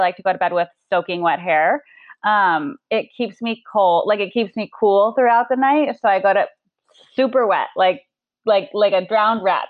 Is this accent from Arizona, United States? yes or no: yes; Arizona, United States; And like, we grew up in Arizona. So I think part of it was like you just like cool down right before you go to bed because it's so hot there.